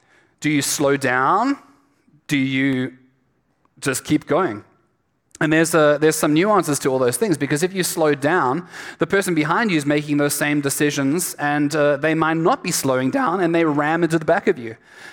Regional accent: South Africa; moved away; I have a different accent to the rest of you, just in case you were wondering. I'm from South Africa. I've been here 2.5 years now

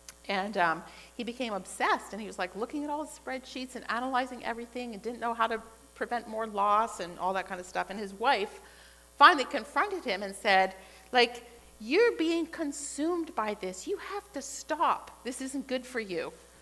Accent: Pennsylvania, United States; when I was a teenager, I grew up in Pennsylvania

